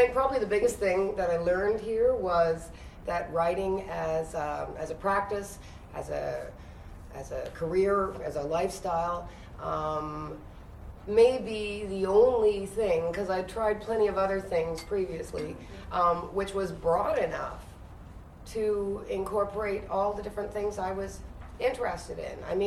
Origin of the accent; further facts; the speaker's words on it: Vancouver, British Columbia, Canada; also born or lived in Quebec / Whitehorse; now in Montreal, Canada; I was born in Quebec in the rural, in the eastern townships, but we moved out west when I was really young. So it was in Vancouver that I went to acting school, and in Whitehorse.